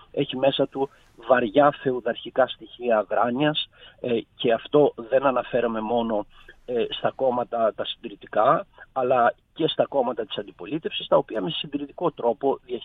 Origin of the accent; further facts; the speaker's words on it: Greece; επειδή εμείς είμαστε Έλληνες και έχουμε ξεχάσει ότι είμαστε Έλληνες.